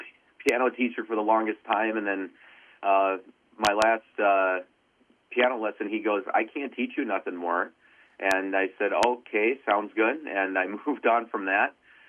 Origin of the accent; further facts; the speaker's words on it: Fridley, Minnesota, United States; born there; now in Andover, United States; Well, I was born in Fridley, Minnesota, but we live in Andover, Minnesota.